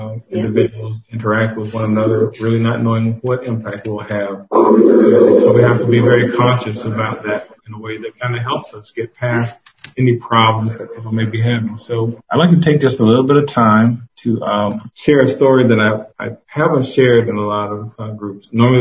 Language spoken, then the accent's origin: English; Georgia, United States; I'm like, well, I'm from Georgia.